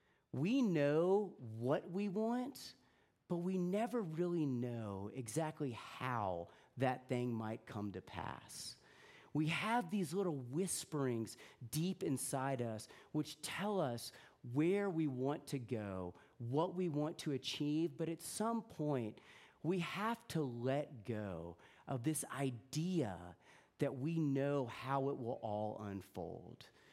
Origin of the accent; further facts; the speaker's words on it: Houston, Texas, United States; born there; now in Austin, United States; We've been living in Austin for about 7 or 8 years. I was born in Houston.